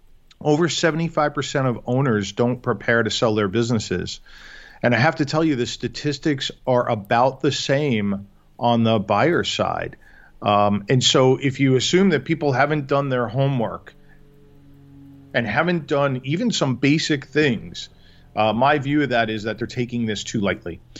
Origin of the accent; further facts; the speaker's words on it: New York, United States; now in Chicago, United States; So born and raised in New York, have had the opportunity to live all over the country, but have been situated in the Midwest, in Chicago specifically, for almost 20 years now.